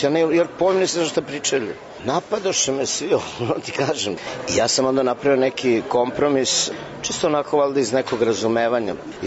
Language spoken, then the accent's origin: Serbian; Belgrade, Serbia; Pre svega da je ta fotografija nastala u Beogradu, u mom rodnom gradu.